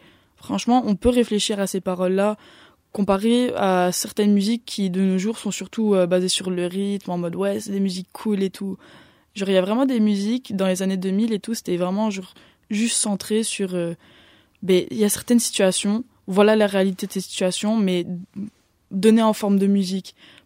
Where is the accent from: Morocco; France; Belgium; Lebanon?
Belgium; Brussels, Brussels-Capital Region; là maintenant je vis à l'IPPJ, mais de base je viens de Bruxelles.